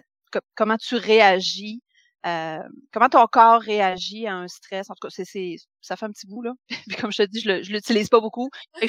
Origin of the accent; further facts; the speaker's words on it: Dolbeau-Mistassini, Quebec, Canada; Ouais, moi, plus dans le nord, moi, je suis à je viens de Dolbeau, lac Saint-Jean.